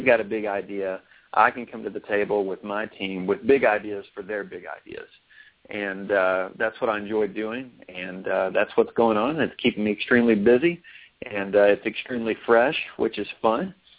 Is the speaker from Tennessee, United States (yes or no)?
no; Kentucky, United States; moved away as an adult; now in Dallas, United States; well, I grew up in Kentucky